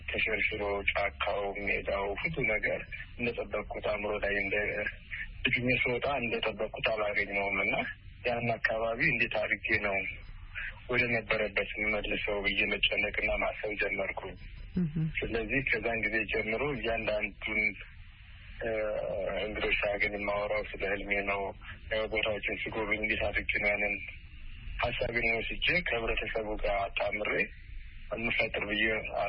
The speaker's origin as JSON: {"language": "Amharic", "region": "Addis Ababa", "country": "Ethiopia", "tie": "born or raised there", "also_born_or_lived": "West Gojjam, Amhara", "said": "ምዕራብ ጎጃም በጋዳሞት ወረዳ ነው የተወለድኩት። ጣመ ጊዮርጊስ የሚባል ቤተክርስቲያን አለ እዛ አካባቢ። በ8 ዓመቴ ወደ አዲስ አበባ ወንድሞች አመጡኝ"}